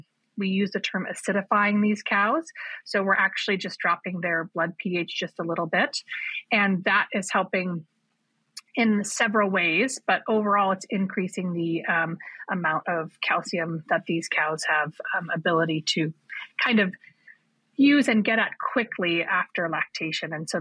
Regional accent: Anchorage, Alaska, United States; I grew up in Anchorage, Alaska, so I grew up a long way away from agriculture.

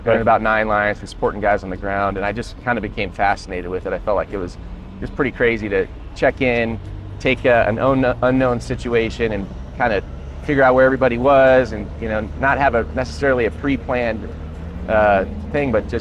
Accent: Colorado, United States; I grew up in Colorado. My parents were school teachers, so I didn't have a big aviation background.

